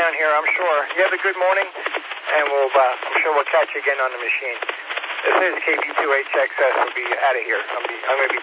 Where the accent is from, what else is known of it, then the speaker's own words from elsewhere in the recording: Long Island, New York, United States; also born or lived in Florida; I grew up on Long Island, New York. That's where I was licensed many, many moons ago, and then wound up here. Lived in Florida for 20 years, and moved up here to have some seasons.